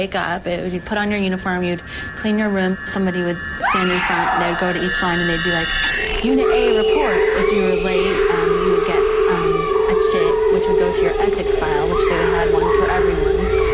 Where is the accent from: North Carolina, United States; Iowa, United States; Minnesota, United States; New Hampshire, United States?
New Hampshire, United States; born there; I was born in New Hampshire, and my parents joined the church when I was 2.